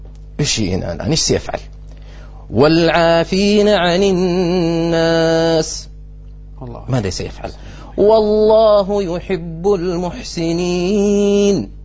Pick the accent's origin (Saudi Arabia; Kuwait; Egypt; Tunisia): Saudi Arabia; Al-Qassim; واحد من الكبار السن عندنا في القصيم كان طريقته عامي